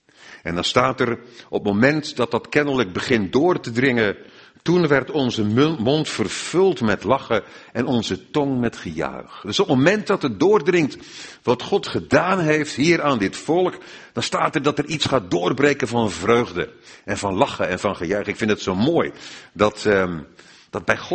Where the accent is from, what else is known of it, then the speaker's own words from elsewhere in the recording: Krabbendijke, Zeeland, Netherlands; born there; now in Blaricum, Netherlands; mijn geboortedorp, in Krabbendijke, Kramdieke zeggen ze daar, in Zeeland. En ja, dat is voor mij, ik woon in Blarik, 150 kilometer bij elkaar vandaan ongeveer.